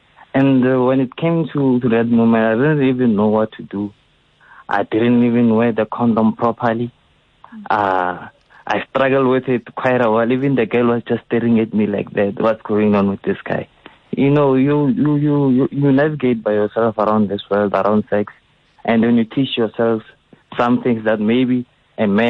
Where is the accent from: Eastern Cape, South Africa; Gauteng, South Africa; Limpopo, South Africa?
Gauteng, South Africa; Soshanguve; I'm from Soshanguve in Pretoria. I remember when I was I'm 25 years old now